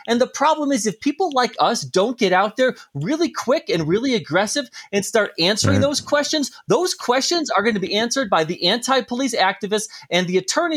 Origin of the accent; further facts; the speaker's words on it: Chicago, Illinois, United States; moved away as an adult; I'm originally from Chicago. I didn't stick around the Chicagoland area.